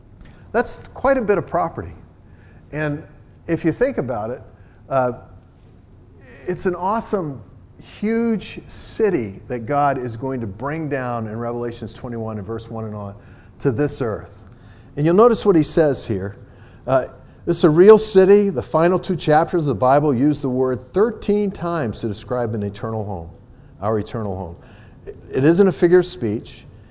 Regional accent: East Coast, United States; now in Seattle, United States; I was from the East Coast. I was amazed at how clean everything was out here.

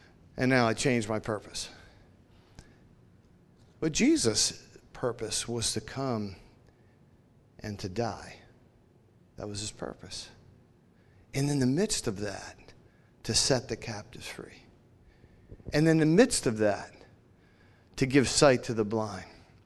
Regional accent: Seattle, Washington, United States; Oh, good, we can do the whole, hey, go Hawks and all that. We're from Seattle.

